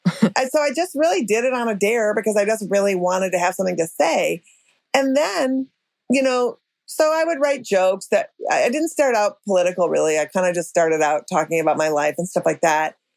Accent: Minnesota, United States; But I'm going to go through with it because I'm from Minnesota.

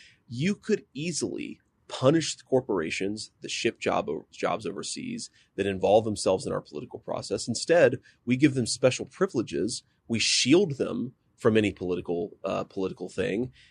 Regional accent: Ohio, United States; middle-class workers in my home state of Ohio and other places all across the country

